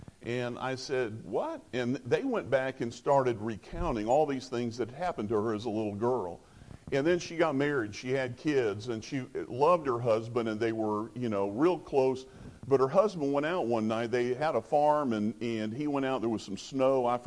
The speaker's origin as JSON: {"language": "English", "town": "Atlanta", "region": "Georgia", "country": "United States", "said": "And we're from Atlanta. We're not used to that, okay?"}